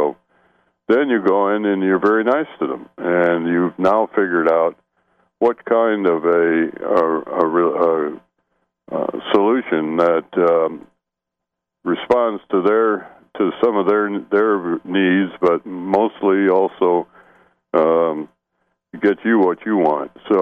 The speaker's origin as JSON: {"language": "English", "town": "Lansing", "region": "Michigan", "country": "United States", "tie": "born or raised there", "moved": "yes", "said": "because I grew up in Lansing."}